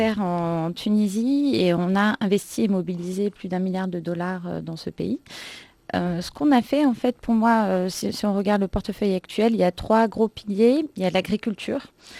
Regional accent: Paris, Île-de-France, France; moi, je suis franco-algérienne, donc je m'estime être votre voisine. Et je suis née à Paris, j'ai grandi à Paris.

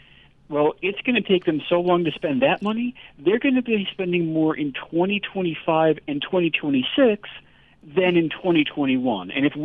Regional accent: New York, United States; It's states like California. It's states like my home state of New York.

